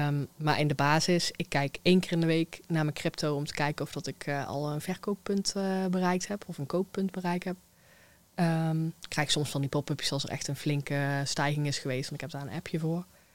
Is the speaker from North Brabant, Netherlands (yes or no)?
yes; Eindhoven, North Brabant, Netherlands; Ik kom uit Eindhoven.